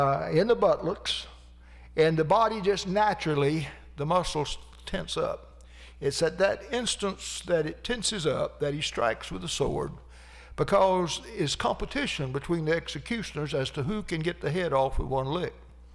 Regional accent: Georgia, United States; And as bad as I hate to say it, it's my home state of Georgia.

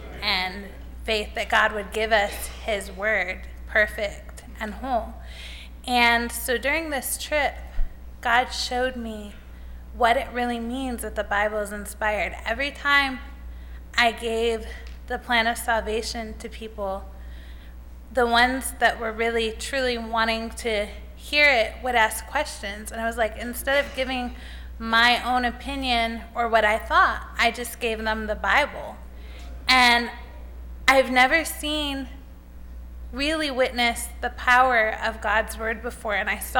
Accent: Crestline, Ohio, United States; I'm from Crestline, Ohio, and I'm a master's student

